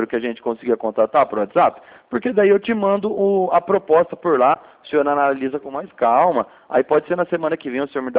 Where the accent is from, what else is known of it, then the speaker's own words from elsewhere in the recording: Limeira, São Paulo, Brazil; Não, eu sou de Limeira.